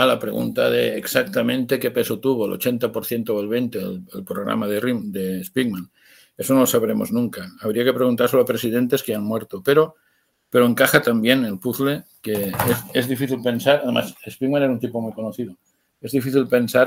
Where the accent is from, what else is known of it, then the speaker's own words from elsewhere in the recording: Spain; España es un país fundamental en el Rimland, somos un extremo del Rimland, el extremo occidental del Rimland.